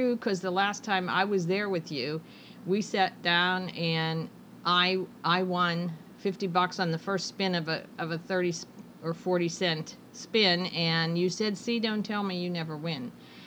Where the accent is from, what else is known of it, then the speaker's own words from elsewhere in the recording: Pennsylvania, United States; I've been to Hershey Park and the original Hershey. We're from Pennsylvania.